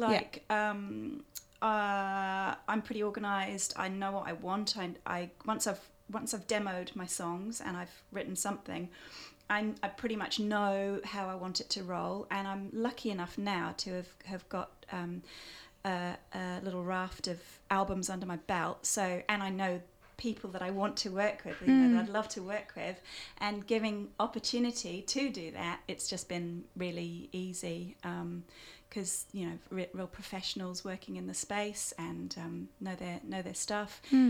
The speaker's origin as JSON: {"language": "English", "region": "England", "country": "United Kingdom", "also_born_or_lived": "New Zealand", "said": "experiencing the pandemic in the UK as an English person, you know, at heart. Yes, I'm Kiwi as well"}